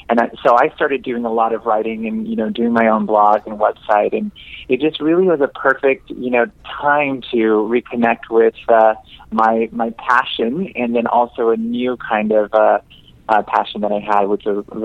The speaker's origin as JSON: {"language": "English", "town": "Los Angeles", "region": "California", "country": "United States", "said": "I sure am. I'm an Angeleno calling from West Hollywood."}